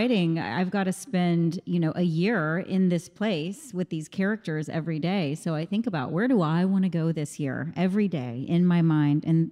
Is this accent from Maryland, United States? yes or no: no; Jackson, Mississippi, United States; Yes, I am. I grew up in Jackson.